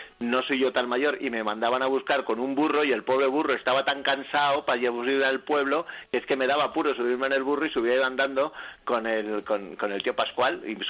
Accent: Horcajo de la Ribera, Castile and León, Spain; Mi pueblo, que tengo que reivindicar en mi pueblo, Horcajo de la Ribera, un pueblo estupendo donde viven 8 o 10 personas en invierno

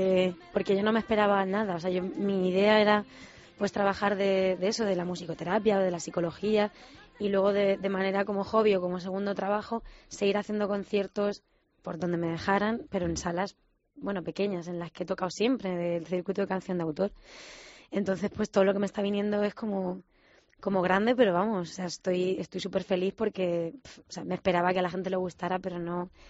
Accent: Letur, Castilla-La Mancha, Spain; El pueblo de mi padre, es que luego, claro, siempre nombro Letur, que es donde más me he criado

